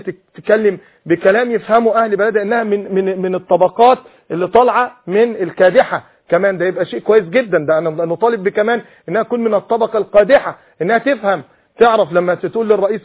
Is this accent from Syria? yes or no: no; Egypt; وانا كمصري